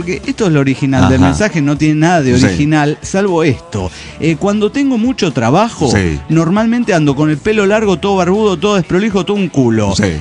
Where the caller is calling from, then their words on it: San Luis, Argentina; de la Sierra de San Luis.